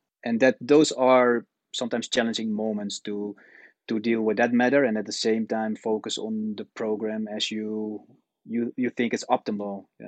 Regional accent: Netherlands; I'm born and raised in the Netherlands, right?

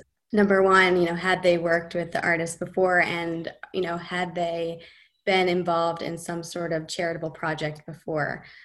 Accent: Atlanta, Georgia, United States; obviously we're from Atlanta, so we're super excited about him and his work.

